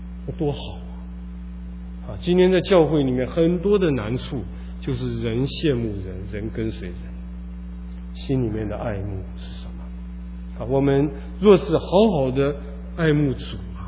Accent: China; 我们中国人讲的名师出什么？出高徒啊。

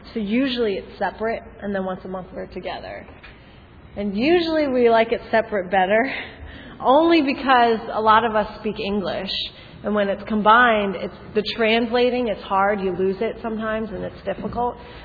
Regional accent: United States; We grew up in America. And my parents did not.

